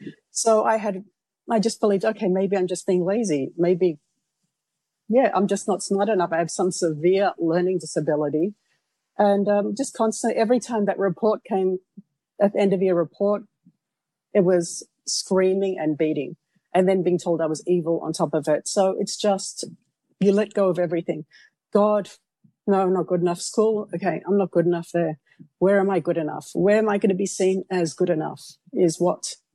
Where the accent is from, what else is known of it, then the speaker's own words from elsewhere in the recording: South Africa; And telling them, no, I'm from South Africa, they assume Africa, spear chuckers living in a hut somewhere.